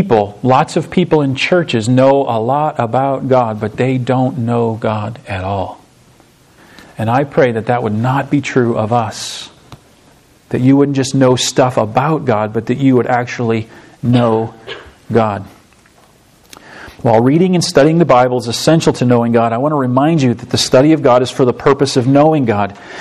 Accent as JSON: {"language": "English", "town": "Alsip", "region": "Illinois", "country": "United States", "tie": "born or raised there", "said": "Now, I grew up in Alsip, Illinois, just an hour and a half or so north of here. I grew up there my whole life. My parents still live there."}